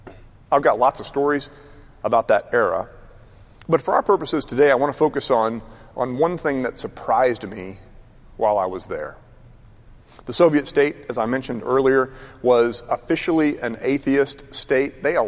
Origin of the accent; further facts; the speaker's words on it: Washington, D.C., United States; also born or lived in Dallas; I am originally from Dallas. I've always considered the Metroplex in general to be my hometown, but I grew up largely in the Washington, D.C. area in the 1980s.